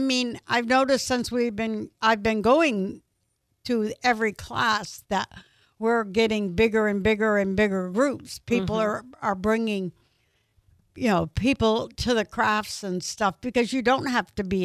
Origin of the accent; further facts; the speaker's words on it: Vermont, United States; now in Pensacola, United States; I'm from Vermont, so I'm not real familiar with Pensacola.